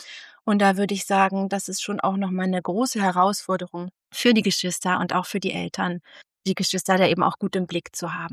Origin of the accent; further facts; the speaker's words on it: Thuringia, Germany; ich habe schon die meiste Zeit meines Lebens in Thüringen, meiner Kindheit in Thüringen gelebt.